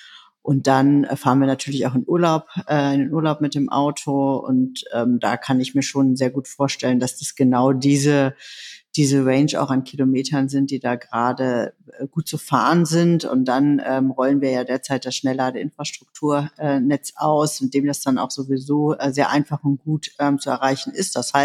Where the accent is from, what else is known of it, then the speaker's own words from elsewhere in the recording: Berlin, Germany; Ja, ich bin 43 Jahre alt, ich bin Berlinerin, Berliner Abgeordnete.